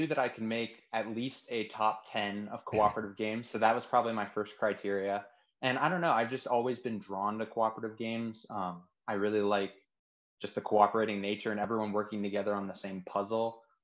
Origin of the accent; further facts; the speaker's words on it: Columbus, Ohio, United States; I'm from Columbus, Ohio.